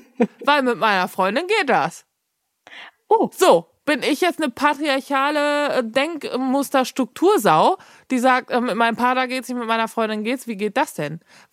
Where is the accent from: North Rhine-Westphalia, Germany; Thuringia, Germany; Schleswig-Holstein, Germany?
Schleswig-Holstein, Germany; Elmshorn; born there; So, pass mal auf, ich bin in Elmshorn geboren, Richtung Kiel mäßig.